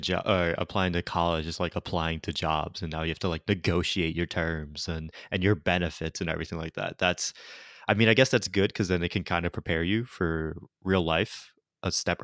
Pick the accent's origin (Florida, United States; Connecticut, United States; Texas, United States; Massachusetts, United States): Connecticut, United States; like even I'm originally from Connecticut and seeing how much UConn costs for just in-state tuition